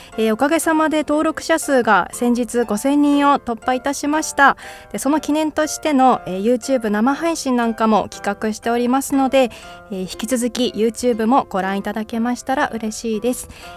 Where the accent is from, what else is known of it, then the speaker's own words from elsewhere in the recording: Hokkaido, Japan; このコーナーは北海道出身どさんこの、私